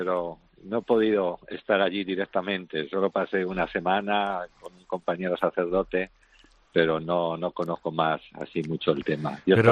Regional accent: Madrid, Community of Madrid, Spain; Yo soy de Madrid.

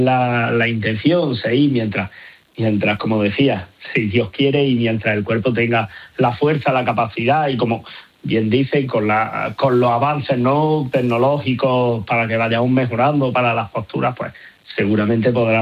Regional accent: Algarinejo, Andalusia, Spain; y también ayer Jueves Santo en mi pueblo, en Algarinejo.

